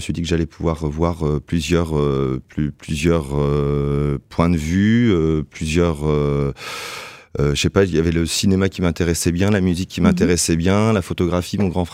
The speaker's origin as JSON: {"language": "French", "town": "Joinville", "region": "Grand Est", "country": "France", "tie": "born or raised there", "said": "Moi, je viens de Joinville en Haute-Marne, j'ai grandi là-bas."}